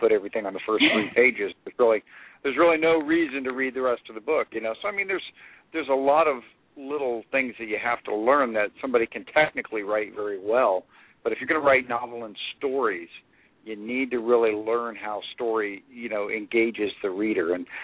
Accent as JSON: {"language": "English", "town": "Merritt Island", "region": "Florida", "country": "United States", "tie": "born or raised there", "said": "I'm a born and bred Floridian. I was born up in Brevard County, Florida, if any of you all know where that is, Merritt Island, where the Space Center is and everything."}